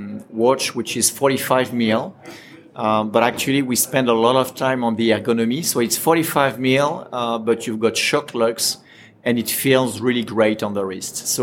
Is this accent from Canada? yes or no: no; Ajaccio, Corsica, France; English is a second language; So I'm French. I was born in Corsica, south of France, you know, the island where Napoleon was born, in the same city, Ajaccio. Look, I grew up in France.